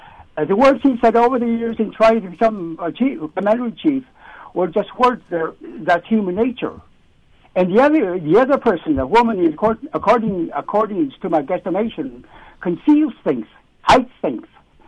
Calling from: Alaska, United States; I'm calling from Alaska.

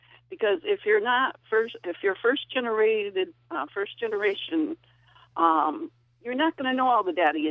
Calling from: Granby, Massachusetts, United States; Granby, Massachusetts.

